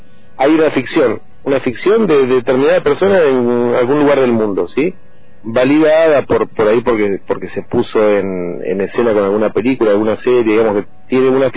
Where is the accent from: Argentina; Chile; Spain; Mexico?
Argentina; General Roca, Río Negro; also born or lived in Buenos Aires / Chos Malal / Plaza Huincul; Yo nací en Buenos Aires en el 72 y en el 73, 74 ya estábamos viviendo con mi familia, primero en Chosmalal, después en Plaza Huíncul, desde el 80 en Roca.